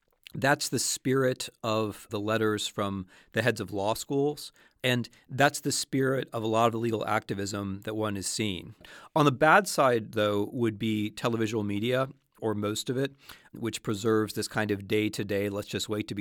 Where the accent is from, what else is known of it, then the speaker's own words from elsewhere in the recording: Midwest, United States; I come from this country. I grew up in this country. I'm from the Midwest.